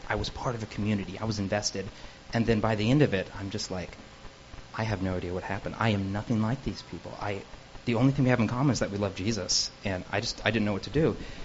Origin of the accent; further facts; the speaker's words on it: Ohio, United States; I grew up in Ohio, by the way.